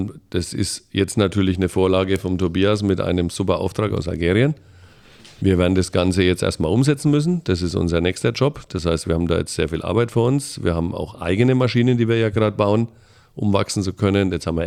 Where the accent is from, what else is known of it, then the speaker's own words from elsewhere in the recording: Bamberg, Bavaria, Germany; bin eigentlich Bamberger, der einzige Oberfranke hier in der Runde, muss man dazu sagen.